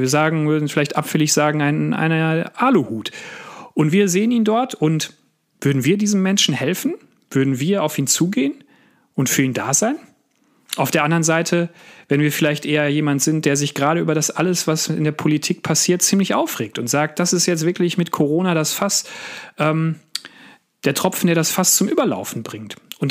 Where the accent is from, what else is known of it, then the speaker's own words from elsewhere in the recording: North Rhine-Westphalia, Germany; Ich bin da zwar groß geworden in der Nachbarstadt